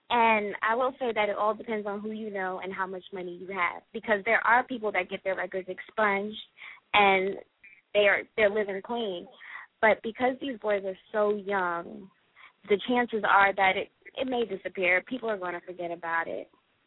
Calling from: Philadelphia, Pennsylvania, United States; I'm calling from Philadelphia.

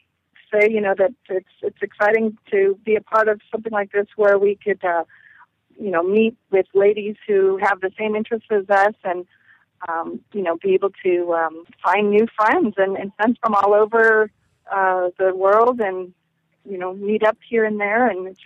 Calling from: Las Vegas, Nevada, United States; Oh, I'm calling from Las Vegas, Nevada.

